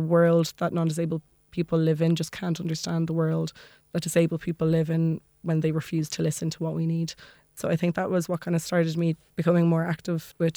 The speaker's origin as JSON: {"language": "English", "town": "Maynooth", "region": "Kildare", "country": "Ireland", "tie": "born or raised there", "said": "I grew up in Maynooth. I had my primary education in Maynooth, but then my secondary education was in Dublin."}